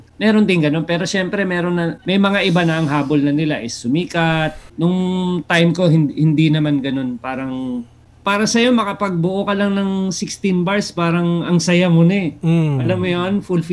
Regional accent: Taguig, Metro Manila, Philippines; Kunwari kami, taga-Tagig kami, Marlica

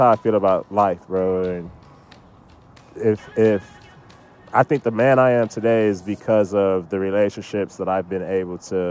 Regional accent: United States; I don't want to say Americans don't know hard work because, I mean, I'm American.

